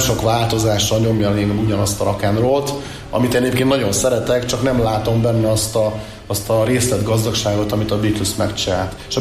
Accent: Eger, Heves, Hungary; ha már egri vagyok, akkor itt egerben csináljam meg.

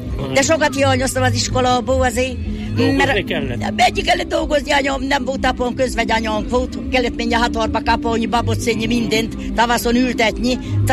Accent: Buják, Nógrád, Hungary; Igen, a Bujáki, ezt meg lehet különböztetni, mert mi palócok vagyunk.

